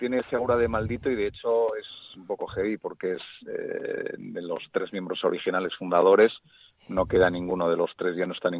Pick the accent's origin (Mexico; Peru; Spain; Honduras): Spain; Bilbao, Basque Country; yo soy de Bilbao también, ¿no?